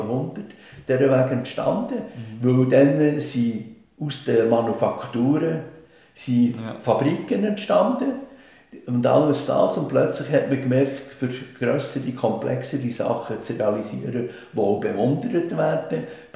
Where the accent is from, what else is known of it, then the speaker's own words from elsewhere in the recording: Switzerland; Am Anfang bei uns in der Schweiz war das ja, das war nicht Unterklasse, die Jazz gespielt hat, sondern das waren Leute aus der Mittelschicht.